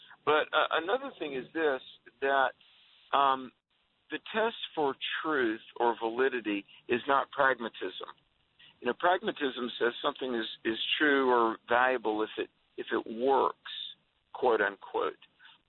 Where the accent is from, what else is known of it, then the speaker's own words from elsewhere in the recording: North Carolina, United States; So I'm driving from Richmond, Virginia, back to my home state of North Carolina to be with a college event.